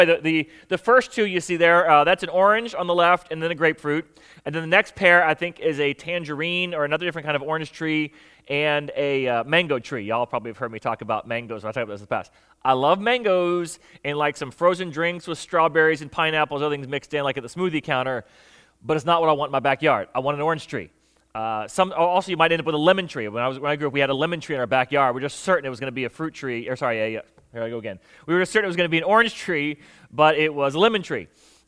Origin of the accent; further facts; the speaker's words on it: Florida, United States; you knew I was born here, but I grew up in Florida.